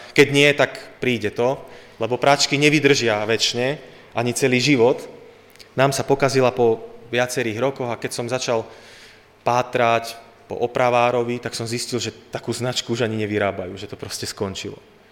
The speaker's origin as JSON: {"language": "Slovak", "town": "Poprad", "region": "Prešov Region", "country": "Slovakia", "said": "ja som z Popradu a potrebujem naozaj pomôcť"}